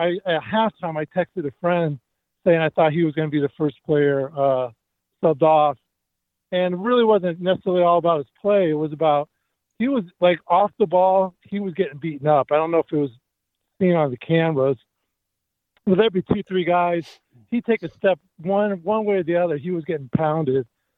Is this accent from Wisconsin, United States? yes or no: no; Ohio, United States; Yeah, I mean, I'm from Ohio, man.